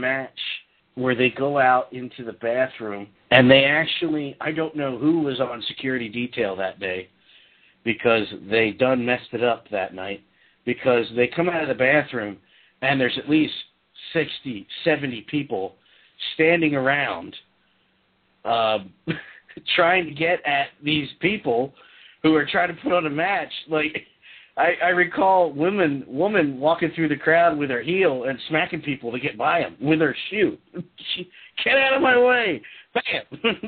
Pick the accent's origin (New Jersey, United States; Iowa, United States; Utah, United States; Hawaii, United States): New Jersey, United States; So, and I'm from Jersey, so I don't know where that came from.